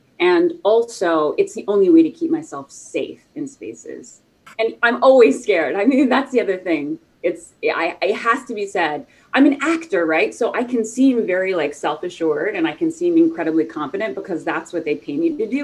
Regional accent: the South, United States; And I grew up like in the South.

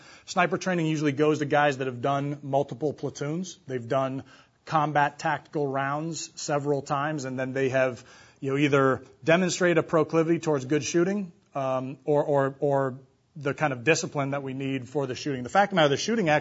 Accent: California, United States; I grew up in the Bay Area. I played lacrosse for a club team

